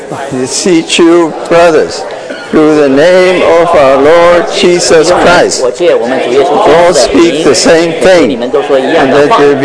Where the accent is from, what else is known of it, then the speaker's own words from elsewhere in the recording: Chile; I come from Chile, South America.